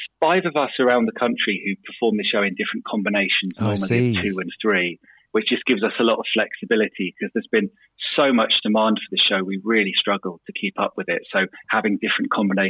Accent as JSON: {"language": "English", "town": "Sheffield", "region": "Yorkshire and the Humber", "country": "United Kingdom", "tie": "born or raised there", "said": "obviously, Sheffield being my hometown, I know lots of bits of Sheffield history"}